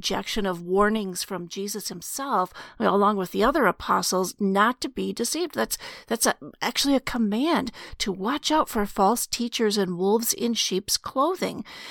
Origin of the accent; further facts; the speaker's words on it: Minnesota, United States; And I'm a girl from Minnesota, so I know that one well.